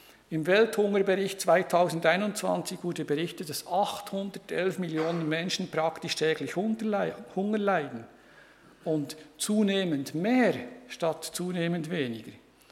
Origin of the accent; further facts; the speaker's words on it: Lucerne, Switzerland; born there; aber ich hatte Glück, ich bin in Luzern geboren